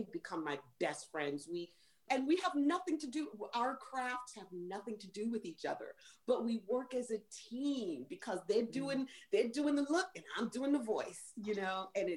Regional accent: New York, United States; accent: New York; does that sound like a fucking New York accent to you?

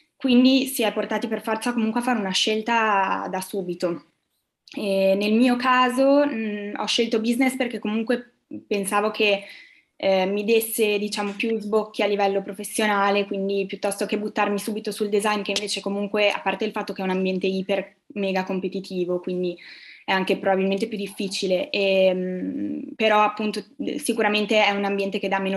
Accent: Bologna, Emilia-Romagna, Italy; born there; moved away as an adult; Nasco a Bologna, infatti, esattamente, ecco. Nel 1995, 22 settembre. E sì, nasco a Bologna, in realtà poi alla tenera età di 18 anni sono andata abbastanza presto, sono andata via di casa, ho raggiunto Firenze

